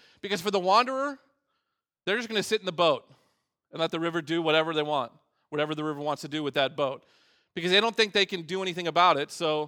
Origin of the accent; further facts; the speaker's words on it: Pacific Northwest, United States; I grew up in the Pacific Northwest. My teenage years spent out in the Pacific Northwest.